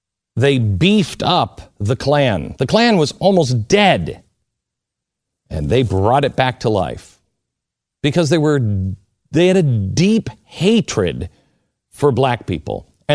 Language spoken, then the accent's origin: English; Seattle, Washington, United States; Now, me personally, and I grew up in Seattle, Washington, so I have no heritage from the South.